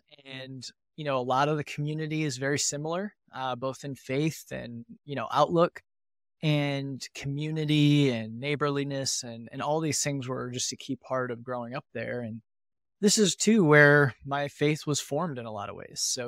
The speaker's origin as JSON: {"language": "English", "region": "Indiana", "country": "United States", "tie": "born or raised there", "said": "So I grew up in Northern Indiana. So in a really rural community. So it was farming and manufacturing"}